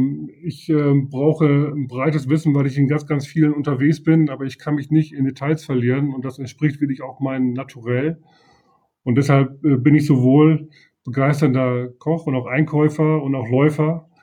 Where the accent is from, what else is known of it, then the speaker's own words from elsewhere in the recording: Leer, Lower Saxony, Germany; now in Oldenburg, Germany; Ja, dann wohne ich in Oldenburg. Ich bin gebürtiger aus Friese, ich komme also aus Leer.